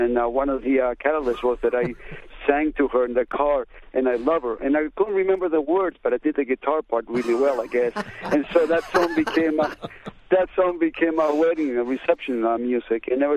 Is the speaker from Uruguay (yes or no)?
yes; Uruguay; now in New Jersey, United States; Well, you know, growing up in Uruguay, my family had … drawing big, huge in the garage